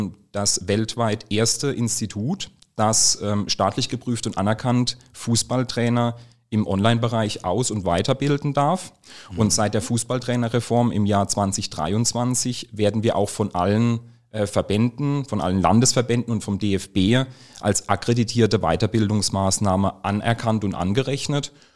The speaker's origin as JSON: {"language": "German", "region": "Rhineland-Palatinate", "country": "Germany", "tie": "born or raised there", "said": "ich bin 36 Jahre alt. Bin geboren und aufgewachsen in der wunderschönen Südpfalz in der Nähe von Landau und ja, habe dort eigentlich meine komplette Kindheit und Jugendzeit verbracht bis zum Abitur."}